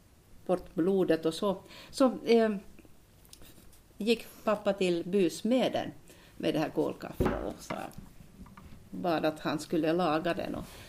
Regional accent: Southern Finland, Finland; Jag är uppvuxen i södra Finland på en bondgård. Och mitt barndomshem var ett rätt gammalt hus i byggt i början på 1900-talet.

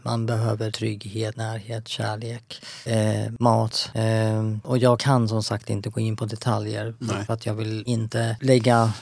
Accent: Finland; born there; Så att min familj, jag föddes i Finland.

